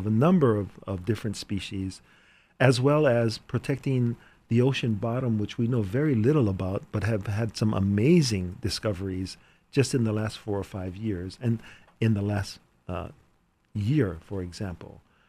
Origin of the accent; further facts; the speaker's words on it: Hawaii, United States; I'm from Hawaii.